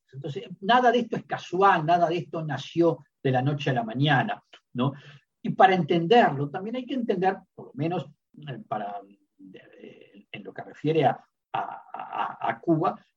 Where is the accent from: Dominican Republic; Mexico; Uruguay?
Uruguay; Como diplomáticos acreditados, bueno, como uruguayos, ese proceso?